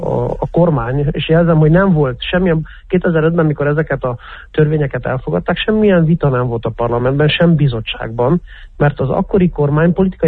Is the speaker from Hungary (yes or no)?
no; Cluj-Napoca, Cluj County, Romania; mind a ketten kolozsváriak vagyunk, rég ismerjük egymást